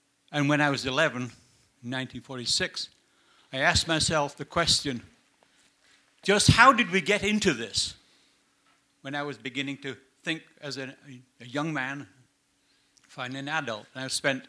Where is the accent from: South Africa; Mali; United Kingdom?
United Kingdom; now in United States; as I am a European, well, some people would think European, I'm British.